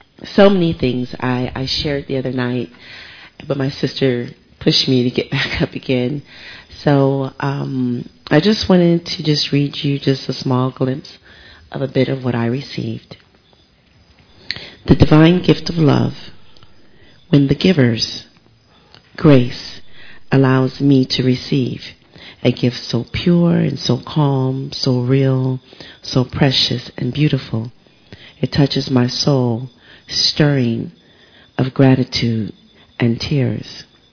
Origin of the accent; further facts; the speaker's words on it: United States; born there; I've met many of you. It's been a blessing to meet you. I was born in the United States.